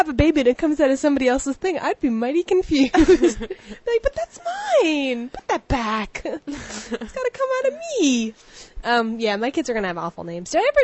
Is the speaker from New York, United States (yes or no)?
yes; New York, United States; It reminds me of breakfast, and not only that, it reminds me that I'm a New Yorker.